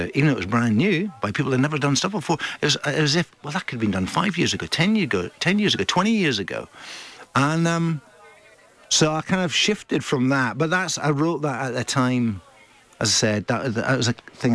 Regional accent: Scotland, United Kingdom; also born or lived in Liverpool; I'm originally Scottish.

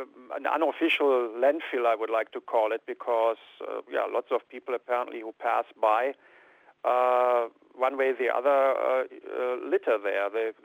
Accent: Germany; now in Aberdeen, United Kingdom; I'm in my sixth year now here in Aberdeen and in Woodside. I'm originally from Germany.

